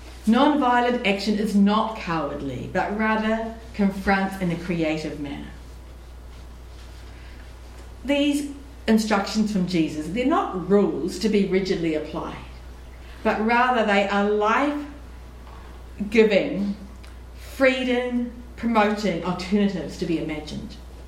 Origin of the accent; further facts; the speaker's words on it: New Zealand; in my home country, Aotearoa, New Zealand